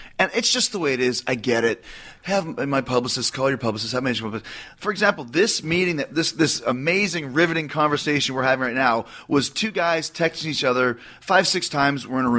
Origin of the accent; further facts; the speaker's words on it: Winnipeg, Manitoba, Canada; I'm from Winnipeg, which is, you know, 5 hours north.